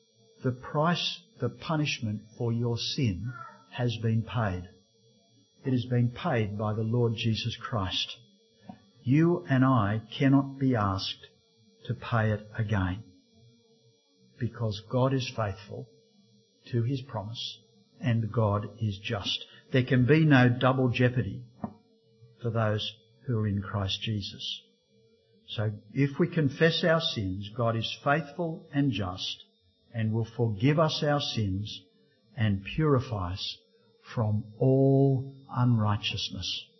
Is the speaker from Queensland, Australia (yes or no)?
no; Port Macquarie, New South Wales, Australia; I went to a canvas crusade that used to be held where I grew up in Port Macquarie, down on the river.